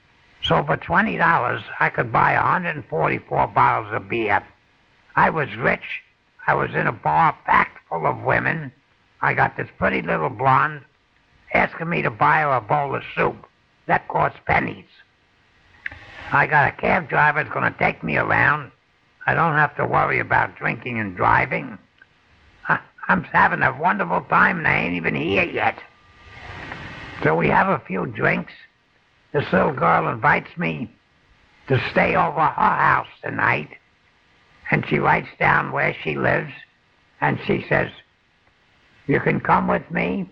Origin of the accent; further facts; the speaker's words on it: New York City, New York, United States; I'm a tattooer from New York City.